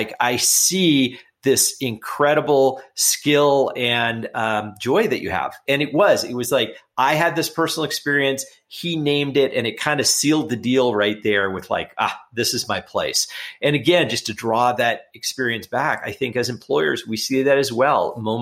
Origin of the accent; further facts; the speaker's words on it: Los Angeles, California, United States; I grew up in Los Angeles in a pretty urban setting.